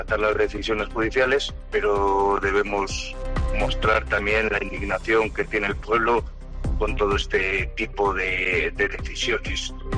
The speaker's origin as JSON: {"language": "Spanish", "town": "Soria", "region": "Castile and León", "country": "Spain", "said": "que somos de Soria"}